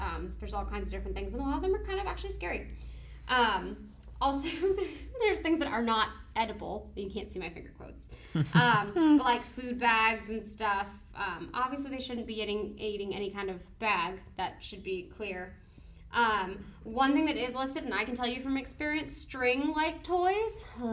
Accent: California, United States; I am rejected as a Californian because I don't like avocado.

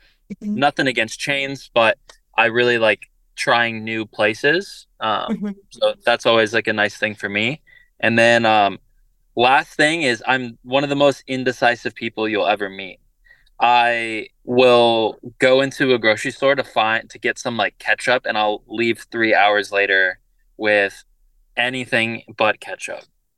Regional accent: Florida, United States; Yeah, I guess, you know, growing up in Florida, my dad was a baseball player.

